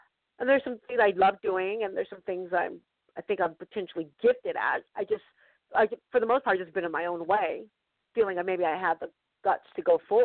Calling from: California, United States; from California.

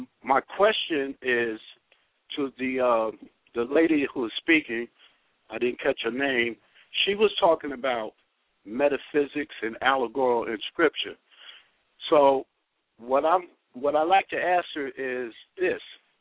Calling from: East Orange, New Jersey, United States; Independent Ministry, How to Put the Neighbor Back in the Hood. And I'm calling from East Orange, New Jersey.

